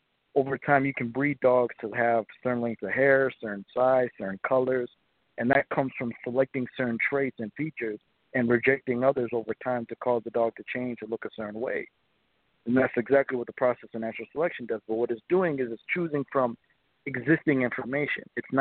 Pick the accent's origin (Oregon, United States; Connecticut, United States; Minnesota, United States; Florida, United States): Minnesota, United States; Right now I'm from Minnesota, but right now I think I'm in Alabama. I'm on a road trip right now.